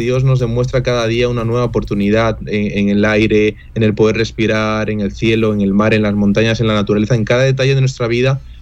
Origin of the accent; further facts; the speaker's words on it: Madrid, Community of Madrid, Spain; also born or lived in Buenos Aires, Argentina / Bolivia; yo nací en Buenos Aires. Luego hubo una pequeña crisis también en Argentina. Volvimos a Bolivia un tiempito y a mis 6 añitos pues abrieron las puertas para venir a España. Y desde los 6 años estoy aquí en Madrid, en la capital.